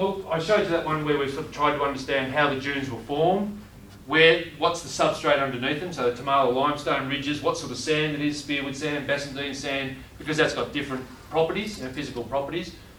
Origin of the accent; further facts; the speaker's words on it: Victoria, Australia; I'm from Victoria